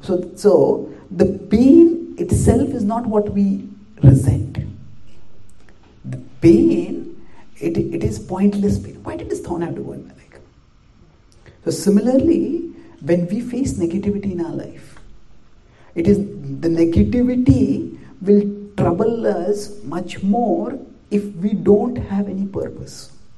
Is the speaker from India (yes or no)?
yes; India; born there; And I was born in India.